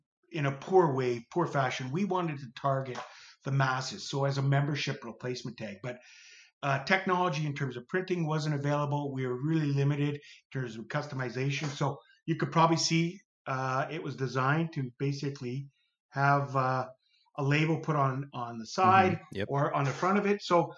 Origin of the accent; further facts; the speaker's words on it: Sault Ste. Marie, Ontario, Canada; I'm from Canada, Sault Ste. Marie